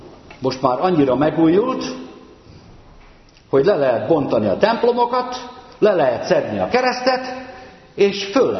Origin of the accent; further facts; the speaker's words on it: Magyaralmás, Fejér, Hungary; a magyaralmási TSC, én ott nőttem fel papgyerekként